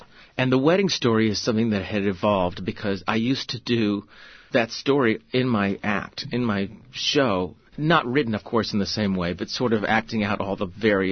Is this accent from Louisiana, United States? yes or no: no; Oklahoma, United States; It's my growing up in Oklahoma.